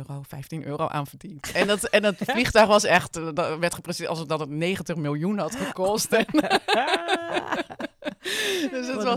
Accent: Delft, South Holland, Netherlands; Ik moet er ook bij vertellen, ik ben ook geboren in Delft en opgegroeid in Delft.

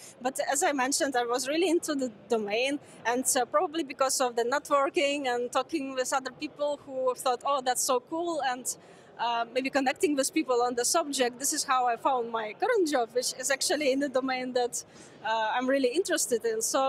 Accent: Ukraine; first language Ukrainian; English is a second language; I called it Mova. It's this means the language in Ukrainian, my native language.

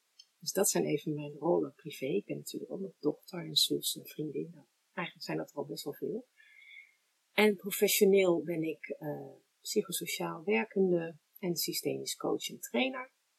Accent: Delft, South Holland, Netherlands; born there; En ik ben geboren in Delft. En mijn ouders woonden toen in een huis bij mijn grootouders in. Dus mijn geboortegrond, dat is in Rijswijk, is in huis bij mijn opa en oma.

